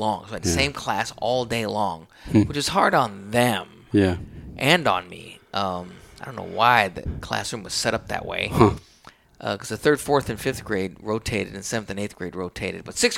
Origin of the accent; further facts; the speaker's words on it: Texas, United States; also born or lived in Chicago; So I'm originally from Chicago, but we moved to Central Texas when I was a boy